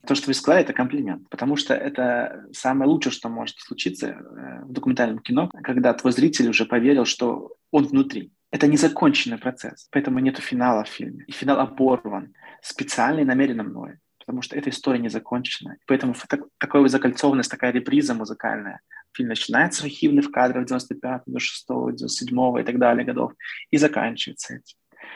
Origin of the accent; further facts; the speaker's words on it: Belarus; Я говорю только о белорусах. Мы очень долго жили в иллюзии, что мы сможем, как мы говорим, белорусы, цмок.